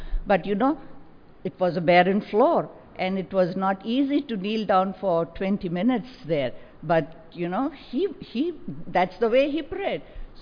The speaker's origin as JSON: {"language": "English", "country": "India", "tie": "born or raised there", "said": "he was very well known in my hometown and I think throughout India"}